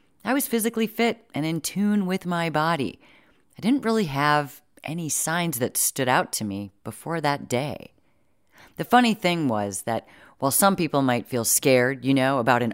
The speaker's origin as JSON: {"language": "English", "region": "Florida", "country": "United States", "said": "I'm from Florida, Aiden's from Georgia, and we met at Emory University."}